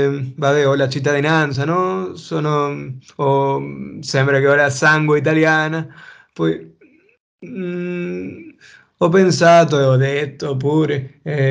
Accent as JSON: {"language": "Italian", "country": "Peru", "second_language": "Italian", "lives_now": "London, United Kingdom", "said": "io sono peruviano, ma con parenti italiani. I miei bisnonni vengono dall'Italia, dal nord"}